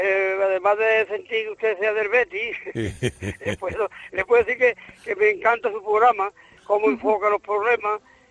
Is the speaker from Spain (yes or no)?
yes; Andalusia, Spain; accent: Andalusian; perdone mi acento de andaluz